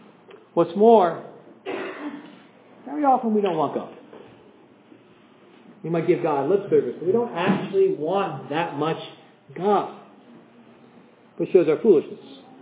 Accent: United States; And I thought that my problem was because I'm an American and we're founded on the rejection of British aristocracy.

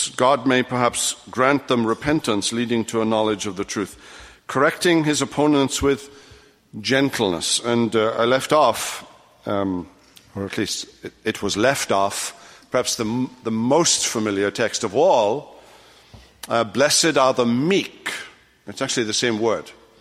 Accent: Wales, United Kingdom; Believe it or not, I wasn't raised in Wyoming or Montana or anywhere like that. I was raised in West Wales.

